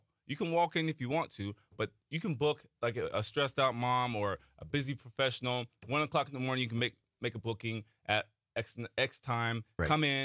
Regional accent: Vacaville, California, United States; Vacaville, California is Spanish for Cowtown, if you can imagine.

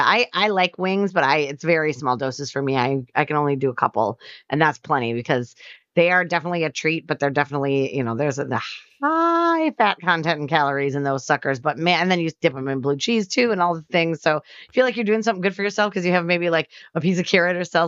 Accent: Wisconsin, United States; I'm from Wisconsin, right? So like everything that has more cheese, I'm happier with.

